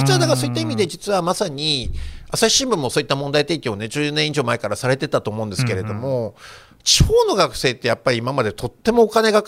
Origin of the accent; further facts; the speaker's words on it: Hokkaido, Japan; 僕の地元の北海道大学